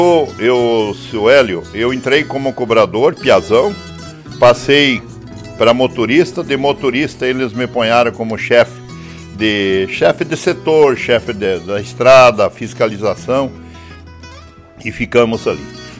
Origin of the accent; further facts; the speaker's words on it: Pato Branco, Paraná, Brazil; Eu nasci em Pato Branco, sou patobranquense. Meus pais de Pato Branco saíram e vieram para o Canela, distrito de Pato Branco. E ali em Canela a gente foi crescendo até os 12.